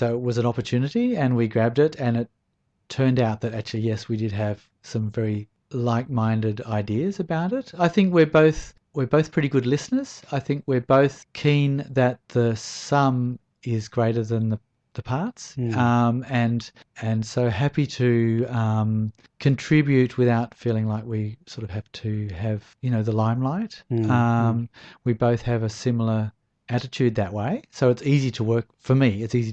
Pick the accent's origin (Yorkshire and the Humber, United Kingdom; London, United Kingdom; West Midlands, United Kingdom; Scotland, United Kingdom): Scotland, United Kingdom; Glasgow; Tony, of course, being another Glaswegian, well, he would call himself a wherever he comes from, the a bit further away from Glasgow.